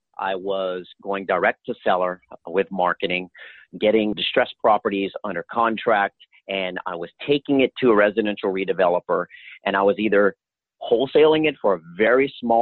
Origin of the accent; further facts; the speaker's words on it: Louisiana, United States; I'm originally from Louisiana.